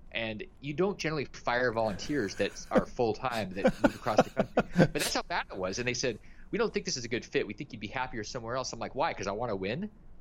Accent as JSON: {"language": "English", "region": "Alaska", "country": "United States", "tie": "born or raised there", "said": "I grew up in Alaska. I mean, I literally dodged polar bears in the Arctic Circle, and that was one of my jobs when I was 19."}